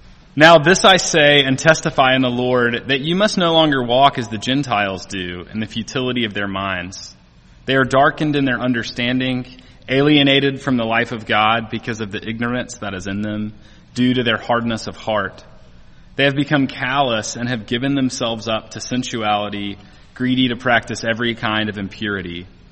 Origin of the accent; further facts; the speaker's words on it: Alabama, United States; I grew up in Alabama and went to Auburn University, so I'm an Auburn fan.